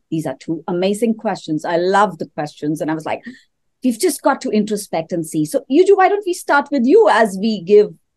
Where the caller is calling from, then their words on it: Pune, Maharashtra, India; I'm dialing in from Pune. It is really hot here, plus 38, and it keeps going to plus 40